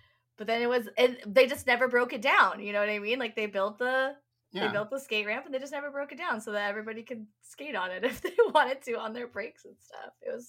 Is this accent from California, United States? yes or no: yes; California, United States; and I'm from Southern California